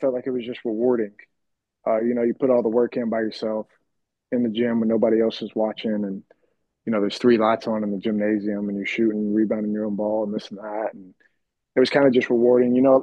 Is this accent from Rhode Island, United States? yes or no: no; Kentucky, United States; growing up in Eastern Kentucky, that's what you grew up watching.